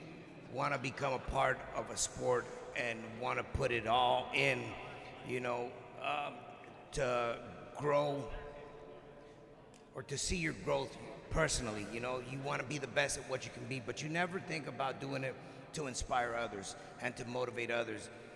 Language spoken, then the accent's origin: English; San Diego, California, United States; backyard of San Diego, you know, my hometown.